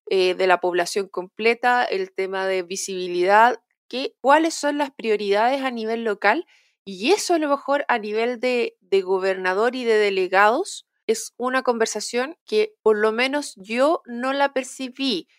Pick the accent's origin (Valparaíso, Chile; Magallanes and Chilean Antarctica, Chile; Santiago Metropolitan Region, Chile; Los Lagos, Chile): Santiago Metropolitan Region, Chile; Santiago; yo vengo de Santiago y allá antes había leña.